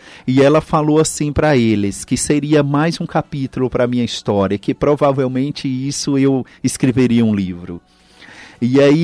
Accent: Pedras de Maria da Cruz, Minas Gerais, Brazil; lá na minha cidade natal de Pedras Maria da Cruz.

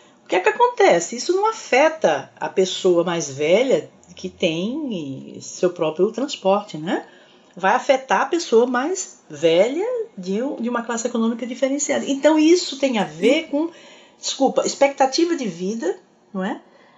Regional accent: Recife, Pernambuco, Brazil; é composto pela minha terra natal, né, Recife, da qual eu tenho muita saudade

